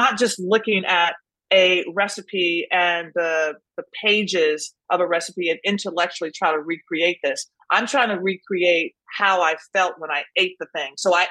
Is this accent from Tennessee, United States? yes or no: yes; Nashville, Tennessee, United States; So I grew up in Nashville. Just imagine the mid-60s. So I was born in 1964.